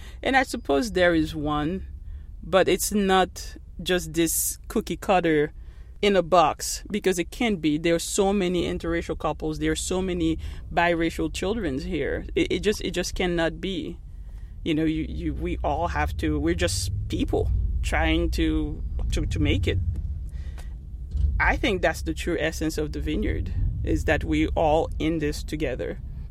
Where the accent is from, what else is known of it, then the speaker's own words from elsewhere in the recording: Haiti; I'm from Haiti and we have a different culture. You know, I have real big shoulders to stand on and I have a lot of pride being a Haitian and coming here.